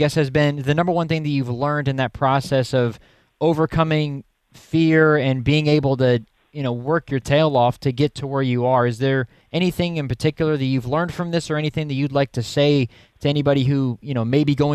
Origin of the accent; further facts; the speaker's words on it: United States; As an American who follows F1, I follow the sport a lot